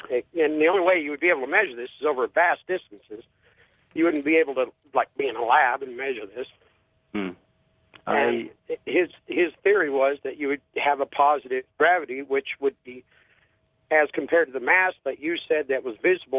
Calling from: Colorado, United States; I'm from Colorado.

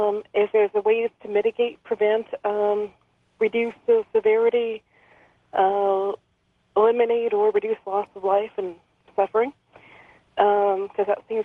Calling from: Orange, California, United States; I'm from Orange, California.

